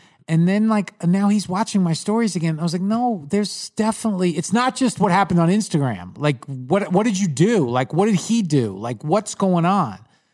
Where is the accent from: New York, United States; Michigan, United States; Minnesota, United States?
New York, United States; Long Island; I grew up on Long Island, and we would go get my dad would go get bagels